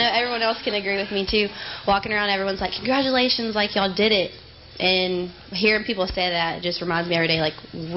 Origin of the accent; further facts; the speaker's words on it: Orange, Texas, United States; I'm from Orange, Texas, and I'm number 3.